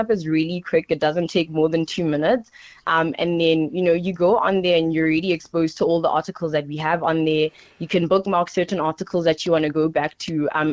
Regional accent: Soweto, Gauteng, South Africa; I grew up in Pimble, Soweto.

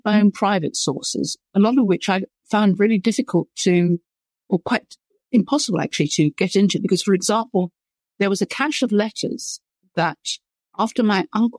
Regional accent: London, United Kingdom; I grew up in London.

